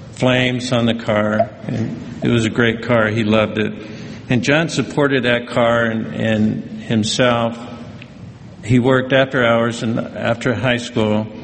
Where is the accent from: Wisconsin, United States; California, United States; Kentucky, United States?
California, United States; Pico Rivera; Bell Gardens, Bell, Downey, Whittier, East Whittier, and we ended up in Pico Rivera, which I consider my hometown. We had a great time in Pico Rivera.